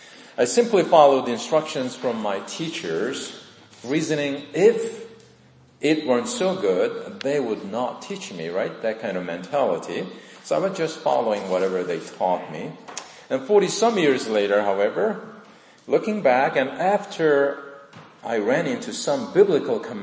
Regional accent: South Korea; moved away; Growing up in Korea, I was educated in the public school system.

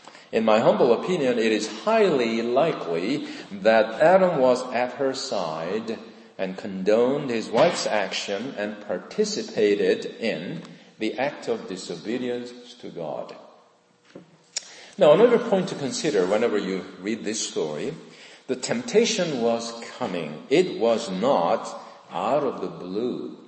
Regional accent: South Korea; When I was growing up in Korea

